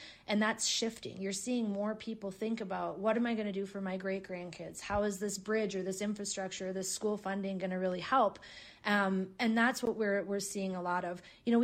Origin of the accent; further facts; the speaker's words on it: Minnesota, United States; finding what we can really ground ourselves in as people, as Minnesotans, like I said before, I think being a Minnesotan means taking care of your neighbor